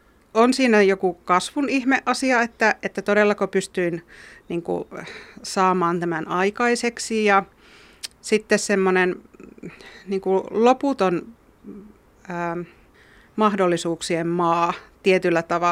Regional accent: Northern Finland, Finland; itsekin kun olen pohjoisemmasta kotoisin

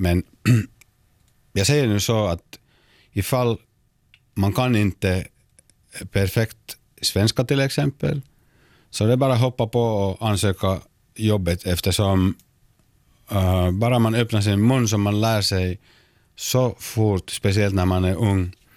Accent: Pargas, Southwest Finland, Finland; first language Finnish; Swedish is a second language; Jag är finskspråkig, som ni kan höra.

